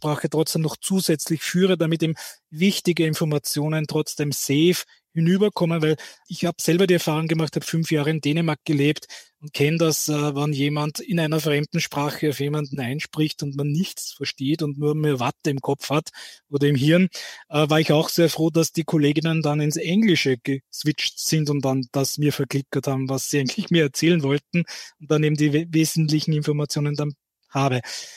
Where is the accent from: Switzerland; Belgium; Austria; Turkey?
Austria; Wiener Neustadt, Lower Austria; born there; Ich, wie gesagt, bin ein gebürtiger Wiener Neustädter